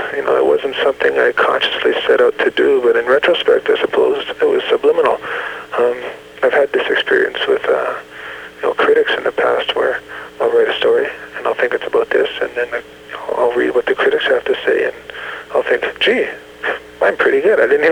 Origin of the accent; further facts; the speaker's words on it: Port Alberni, British Columbia, Canada; also born or lived in Victoria; Earliest childhood memories go back to Port Alberni, B.C. I was born in Victoria